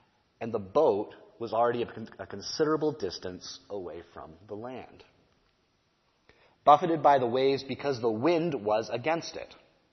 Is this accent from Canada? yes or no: yes; Burlington, Ontario, Canada; now in Nebraska, United States; I am from Burlington, Ontario, a very small city of about 180,000 people, which would be the third largest city in Nebraska.